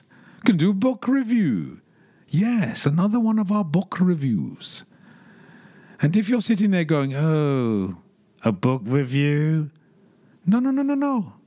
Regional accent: London, United Kingdom; That saying was drummed into me when I was a kid growing up in London, waiting for the number six double-decker to go from Hackney all the way across to Kensal Rise.

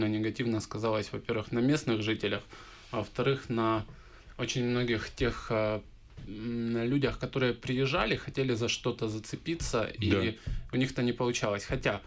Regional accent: Makiivka, Donetsk Oblast, Ukraine; о моем родном городе, о городе Макеевке. И такая вот дань уважения городу, который меня все-таки воспитал

